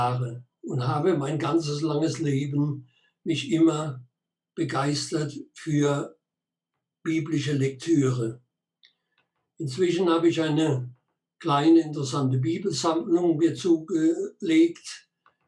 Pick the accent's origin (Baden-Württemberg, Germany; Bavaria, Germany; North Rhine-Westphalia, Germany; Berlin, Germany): Baden-Württemberg, Germany; Ich bin Deutscher in der Nähe von Heidelberg im südlichen Odenwald geboren. Da bin ich auch aufgewachsen und besuchte im Odenwald die sogenannte